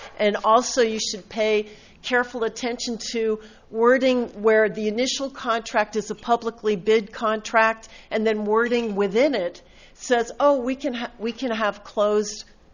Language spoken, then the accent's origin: English; Oceano, California, United States; I'm from Oceano